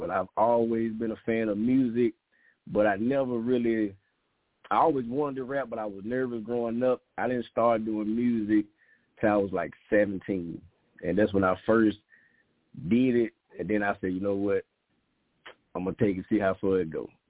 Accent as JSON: {"language": "English", "region": "Mississippi", "country": "United States", "tie": "born or raised there", "lives_now": "Atlanta, United States", "said": "Growing up in Mississippi was fun. You know, I grew up in a little small town, you know, back there in the back in them country bushes, but it was fun."}